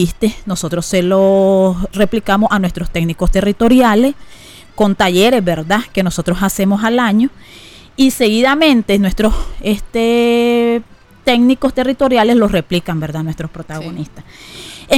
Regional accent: Nicaragua; Nosotros, ¿verdad?, como nicaragüenses siempre somos bien, nos gusta conservar nuestras tradiciones

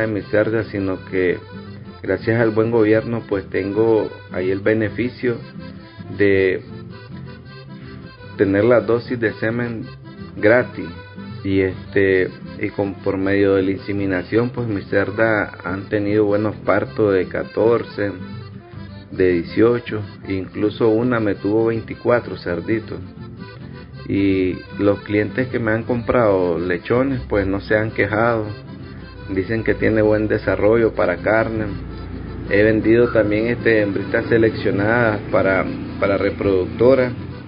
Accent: Catarina, Masaya, Nicaragua; soy del municipio de Catarina.

